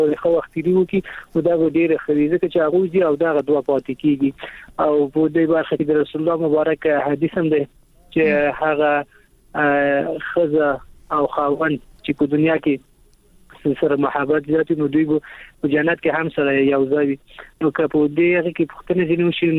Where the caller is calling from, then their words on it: Kabul, Afghanistan; د کابل ولایت څخه مې اړیکه نیولې